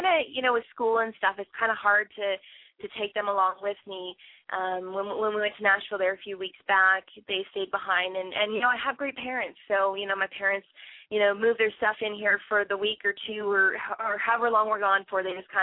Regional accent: Midland, Ontario, Canada; we're working on some shows up in my hometown of Midland, Ontario

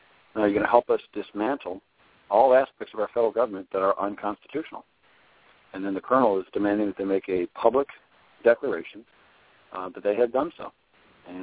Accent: Pennsylvania, United States; Oh, no. I'm from Lancaster County, PA, outside of Philly, about an hour and a half or so.

